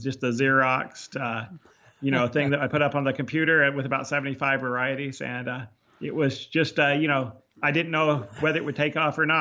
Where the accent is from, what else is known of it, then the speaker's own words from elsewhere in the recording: Oregon, United States; also born or lived in Nampa, Idaho; I started out in the Boise Valley, actually right on the Oregon side of the border from Idaho. I was born in Napa, Idaho, near Boise.